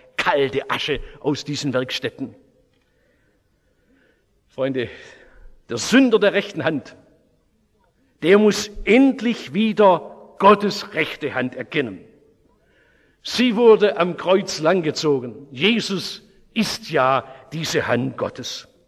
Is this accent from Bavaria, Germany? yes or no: no; Oberndorf am Neckar, Baden-Württemberg, Germany; born or raised there